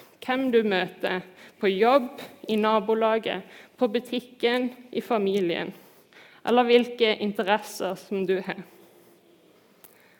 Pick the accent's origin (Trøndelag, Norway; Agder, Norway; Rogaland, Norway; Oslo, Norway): Agder, Norway; Flekkefjord; at jeg kommer fra Flekkefjord